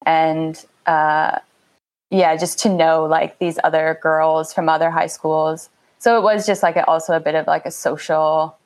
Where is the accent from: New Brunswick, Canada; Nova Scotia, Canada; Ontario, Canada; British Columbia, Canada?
Ontario, Canada; Guelph; also born or lived in Toronto, Canada; I'm from Guelph, Ontario, which is actually like a really nice place to grow up as a runner. I really appreciate it until I left and lived in Toronto.